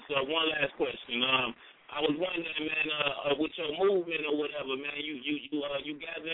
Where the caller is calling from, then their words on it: Houston, Texas, United States; I'm calling from Houston.